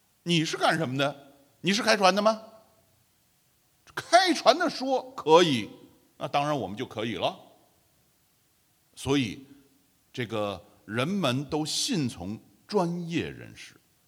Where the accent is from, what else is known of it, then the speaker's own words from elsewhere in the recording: China; 地中海沿岸呢，就跟我们中国人的这个华北地区很像。